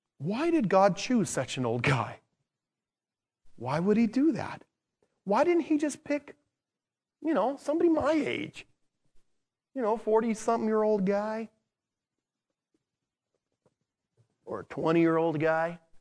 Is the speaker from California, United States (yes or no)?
yes; San Diego, California, United States; I grew up in San Diego where I would go to the San Diego Padres baseball games.